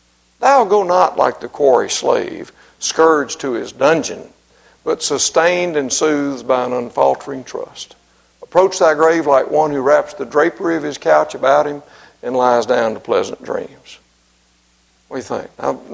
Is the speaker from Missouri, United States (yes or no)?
no; Mississippi, United States; And even though I'm from Mississippi, I really appreciate Shakespeare